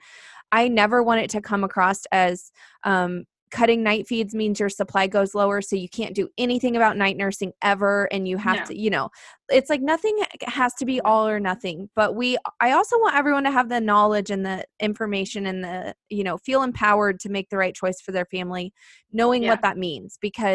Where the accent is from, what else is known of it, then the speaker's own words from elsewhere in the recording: Indiana, United States; now in South Dakota, United States; We're both from Indiana.